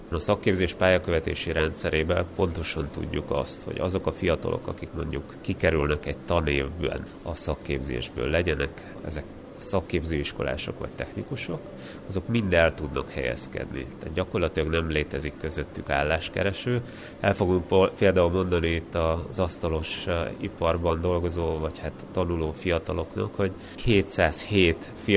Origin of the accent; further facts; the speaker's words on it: Slovakia; moved away as an adult; now in Hungary; én egyébként felvidéki vagyok származásomat tekintve, még itt is érettségiztem, és utána egyetemre kerültem Magyarországra, és ott alapítottam családot.